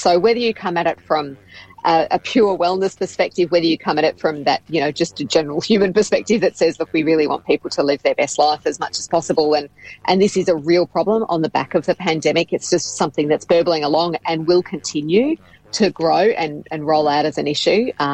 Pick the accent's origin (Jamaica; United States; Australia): Australia; Geelong, Victoria; I grew up in Victoria, I grew up in Geelong